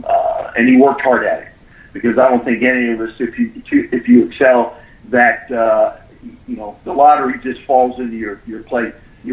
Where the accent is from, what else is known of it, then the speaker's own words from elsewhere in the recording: Miami, Florida, United States; I was very excited about going to the Dolphins because I grew up in Miami and I was there when the Dolphins started as a franchise in 66.